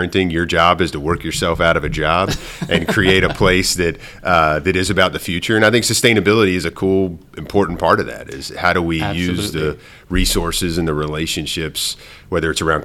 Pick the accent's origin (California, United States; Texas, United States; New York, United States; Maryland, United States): Maryland, United States; Originally born and raised in Maryland